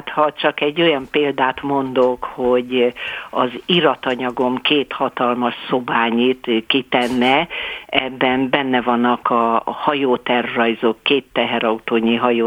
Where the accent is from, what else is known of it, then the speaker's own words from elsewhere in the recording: Budapest, Hungary; born there; Budapesten szolgálati lakást, úgyhogy mi már a bátyámmal ott születtünk.